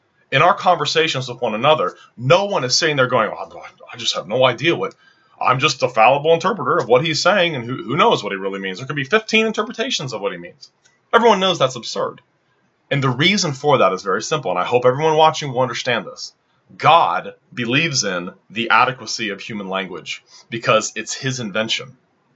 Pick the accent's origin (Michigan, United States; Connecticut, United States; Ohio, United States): Ohio, United States; Cincinnati; that was in the place where I grew up in Cincinnati, Ohio, was Barry. Very Roman Catholic town